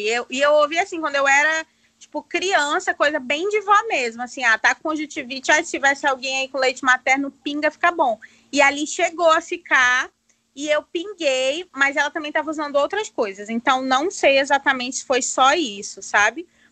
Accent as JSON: {"language": "Portuguese", "region": "Roraima", "country": "Brazil", "said": "eu, que moro em Roraima, no extremo norte, um estado que a maioria das pessoas não sabe, onde a gente acha que eu sou de Manaus"}